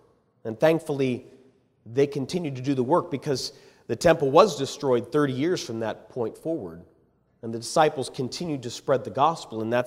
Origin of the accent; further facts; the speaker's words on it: Edinburgh, Scotland, United Kingdom; There's a university in my hometown, that Edinburgh University, and it was just part of the lifeblood of the community.